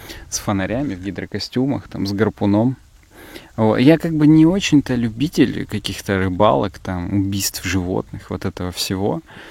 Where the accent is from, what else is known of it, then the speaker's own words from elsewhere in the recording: Ural, Russia; так я же с Урала